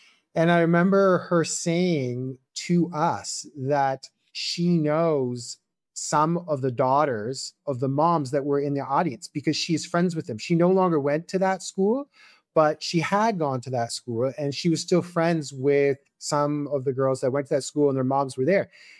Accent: Canada; now in United States; I'm a dual Czech Canadian citizen, but born and raised in Canada.

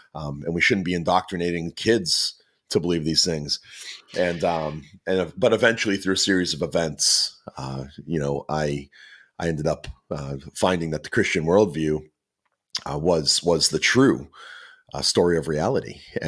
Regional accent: Plymouth, Massachusetts, United States; So I grew up outside of Boston, a town called Plymouth.

